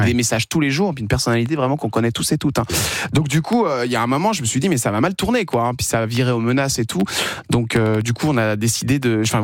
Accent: Rennes, Brittany, France; moi, je suis un petit breton qui vient de Rennes, une petite ville qui s'appelle Romier. Et à la base

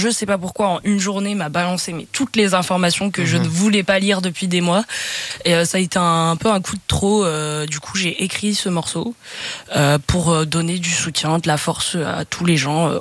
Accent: Toulouse, Occitanie, France; J'habite à Toulouse, hein, je suis toulousaine.

